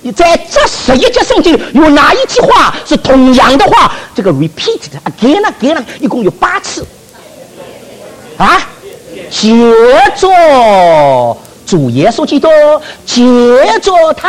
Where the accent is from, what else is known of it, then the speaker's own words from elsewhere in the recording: Shanghai, China; 这个我们上海人懂得了。